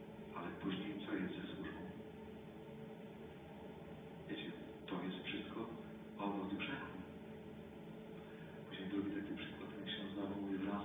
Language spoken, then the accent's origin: Polish; Świdnik, Lublin Voivodeship, Poland; Jak pamiętam, w Świdniku, ja pochodzę ze Świdnika, nie można było zrobić lotniska